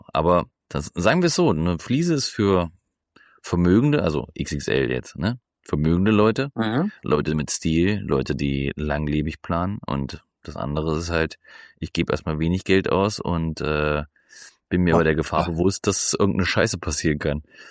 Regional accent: Lürschau, Schleswig-Holstein, Germany; Ja, ich komme aus Lürschau.

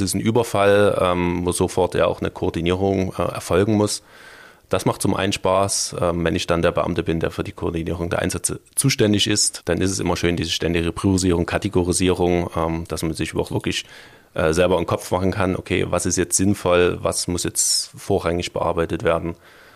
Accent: Dresden, Saxony, Germany; ich bin ja Dresdner

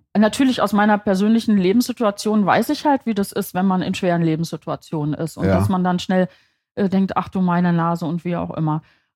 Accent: Berlin, Germany; moved away; also born or lived in Dortmund; Ich bin in Berlin aufgewachsen.

